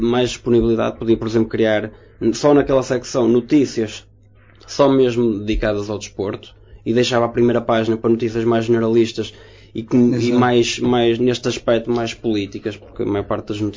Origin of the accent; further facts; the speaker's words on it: Custóias, Porto, Portugal; also born or lived in Leça do Balio; Vivo lá. Não nasci lá, mas vivo lá. Nasci em Leça de Bali, mas fui muito novo morar para Custóias e então acabei por ficar lá.